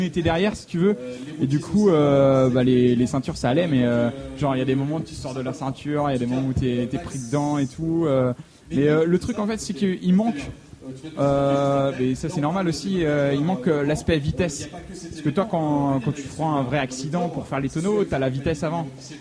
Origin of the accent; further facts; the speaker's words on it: La Pommeraye, Pays de la Loire, France; Alors, il s'avère que moi, je viens de la Pommeraye.